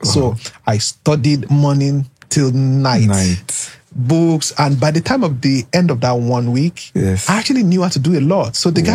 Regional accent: Ilorin, Kwara, Nigeria; I grew up in Ilorin. I was born in Ilorin, Kwara State.

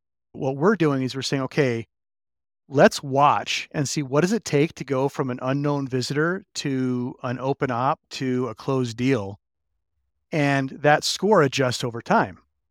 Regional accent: Detroit, Michigan, United States; I think about growing up in Detroit, I was there when the assembly lines workers were being replaced by robotics.

